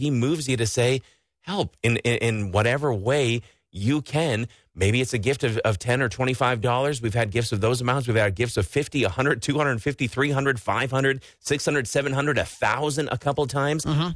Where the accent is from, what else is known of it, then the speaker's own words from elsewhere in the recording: Rice Lake, Wisconsin, United States; And then my hometown, Rice Lake, Dean from Rice Lake, generously giving $100.